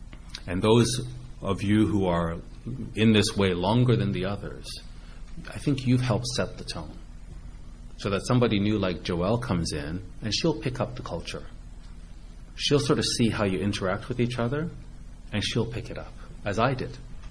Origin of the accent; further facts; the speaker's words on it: Toronto, Ontario, Canada; now in Ottawa, Canada; And I was from Toronto. But I didn't start attending until I came to Ottawa.